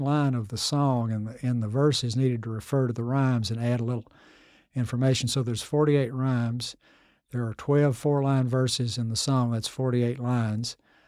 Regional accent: Kentucky, United States; I grew up in Jackson County. And if you, Eastern Kentucky, I can tell sometimes people are from different counties.

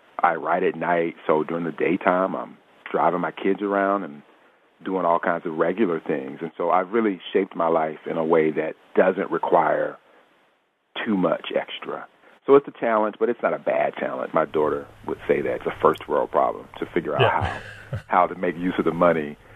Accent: the South, United States; I mean, when I grew up in the South, I played sports, and I was a visual artist

